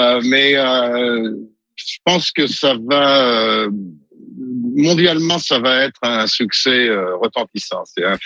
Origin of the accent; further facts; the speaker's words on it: Montluçon, Auvergne-Rhône-Alpes, France; ma ville natale. Audrey Tautou est originaire de la même région que moi et nous sommes allés au même lycée.